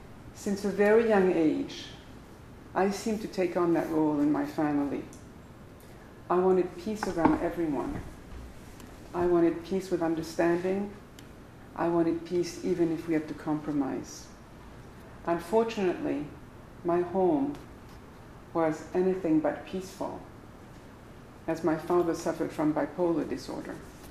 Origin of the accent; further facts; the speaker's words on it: Paris, Île-de-France, France; also born or lived in Morocco; I was born in Morocco into a Sephardic Jewish family. My parents moved to Paris when I was a very young child, and that's where I grew up. I was born in October.